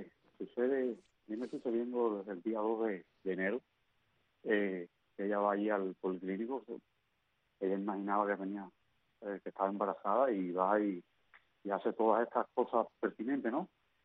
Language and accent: Spanish; Cuba; nosotros como ciudadanos cubanos